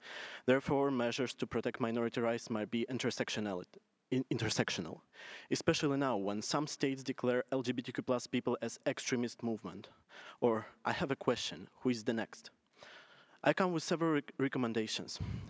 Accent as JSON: {"language": "English", "country": "Moldova", "second_language": "English", "said": "I'm from Republic of Moldova"}